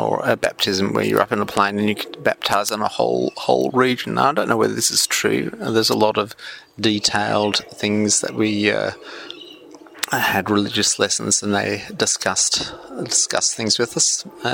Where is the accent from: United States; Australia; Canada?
Australia; I'm Australian, but from an Irish Catholic convict background.